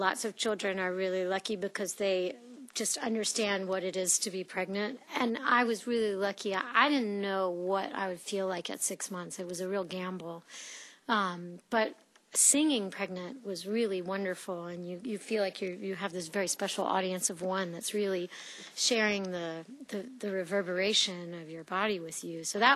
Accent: North Carolina, United States; also born or lived in New York City; I do. And I'm from North Carolina. I've always had one foot and one half of my heart in North Carolina and then one half of my heart in other places where I've lived.

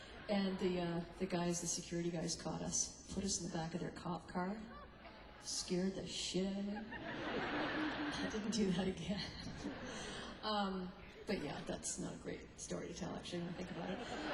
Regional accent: Halifax, Nova Scotia, Canada; I spent my first 18 years in Halifax. It's a wonderful place to live. It's pretty safe. I lived just this much on the right side of the tracks.

